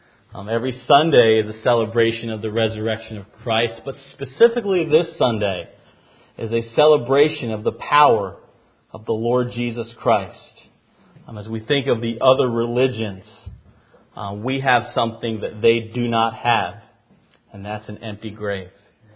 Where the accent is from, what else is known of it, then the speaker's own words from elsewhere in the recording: the South, United States; accent: Southern; You may notice that I'm from the South and I have a Southern accent, and I apologize in advance for that.